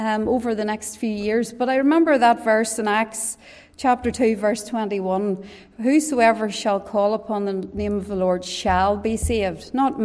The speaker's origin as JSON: {"language": "English", "region": "Northern Ireland", "country": "United Kingdom", "tie": "born or raised there", "said": "I was brought up in County Tyrone on a farm about 7 miles outside Oma towards Enniskillen."}